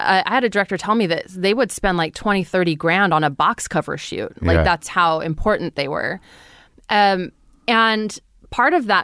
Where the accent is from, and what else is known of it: Fresno, California, United States; born or raised there